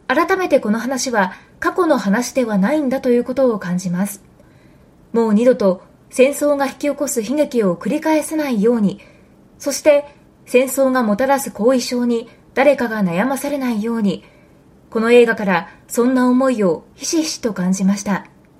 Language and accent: Japanese; Okayama, Japan; 今スポーツが熱い私のふるさと岡山県。